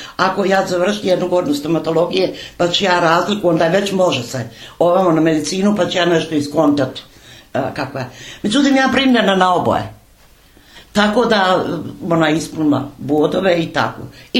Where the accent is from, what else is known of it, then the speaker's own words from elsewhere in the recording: Gradiška, Republika Srpska, Bosnia & Herzegovina; also born or lived in Rijeka; E onda sam ja, još dok sam bila dijete u Gradišci, radila, svašta radila.